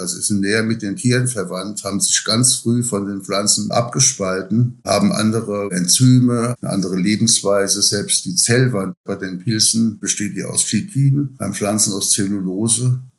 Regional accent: Rhineland-Palatinate, Germany; Ich bin aber eigentlich schon als kleiner Junge im Pfälzer Wald rumgelaufen mit meiner Oma, mit unseren Nachbarn.

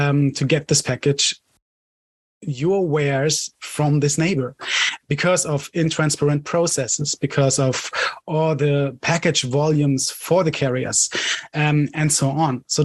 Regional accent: Cologne, North Rhine-Westphalia, Germany; English is a second language; I'm hopefully 39 in 2 weeks. and I'm from Germany, Cologne.

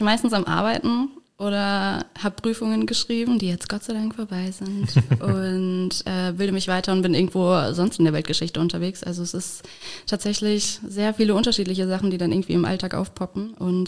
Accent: Saarland, Germany; Ich komme aus dem Saarland, ich bin gar kein Moselkind, ich bin Saarkind.

